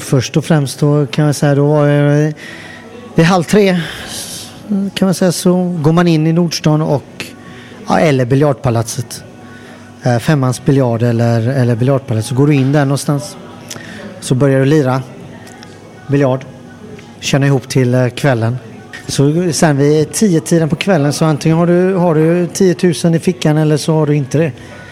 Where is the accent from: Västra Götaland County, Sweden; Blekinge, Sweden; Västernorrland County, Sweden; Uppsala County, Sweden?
Västra Götaland County, Sweden; Gothenburg; Alltså det fanns ju inte så mycket alltså gratis där jag växte upp.